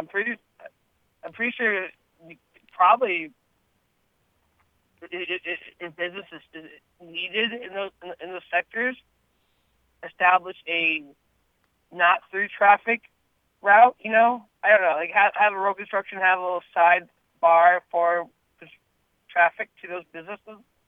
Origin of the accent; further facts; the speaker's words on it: Bemidji, Minnesota, United States; also born or lived in Red Lake; I was born in the Mayo Clinic. I moved to Northern Minnesota with my mother at a very young age, and I spent my first few years living in actually Red Lake, and then I moved to Bemidji. I'm a white guy from a Native family, mostly Native family.